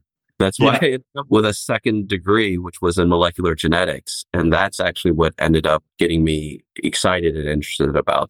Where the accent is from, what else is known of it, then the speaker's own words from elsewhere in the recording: Ohio, United States; So first of all, I grew up in Ohio, right? So in kind of heart of the Midwest, my father's Chinese heritage and my mother's Korean.